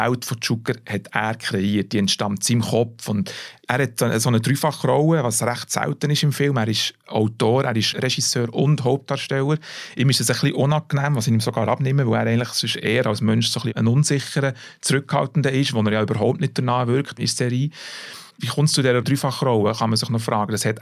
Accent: Bern, Switzerland; Und was mich als Berner freut, es spielt nicht nur im Wallis, sondern tatsächlich recht häufig auch in Bern.

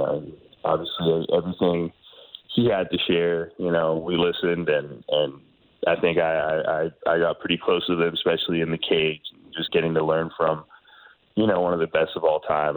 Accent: Canada; But, Canada is my overall identity. I grew up in Canada.

